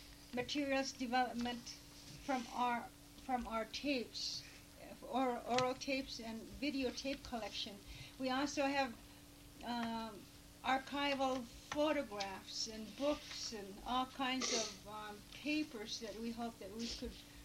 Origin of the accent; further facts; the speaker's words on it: Alaska, United States; They treat us as if we're Mexican or black people or Nalokmi, and they don't ever see who we are as Inupiaq from Inupiaq values.